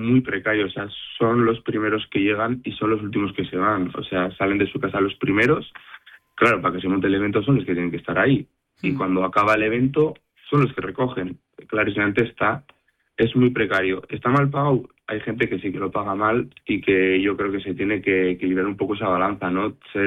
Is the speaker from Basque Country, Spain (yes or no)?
yes; Bilbao, Basque Country, Spain; soy de Bilbao, pero también, por ejemplo, tengo casa de veraneo en Medina de Pomar